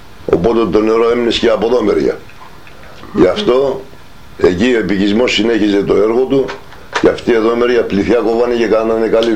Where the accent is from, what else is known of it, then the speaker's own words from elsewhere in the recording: Nea Bafra, Greece; born there; Γεννήθηκα στη Νέα Μπάφρα το 1930.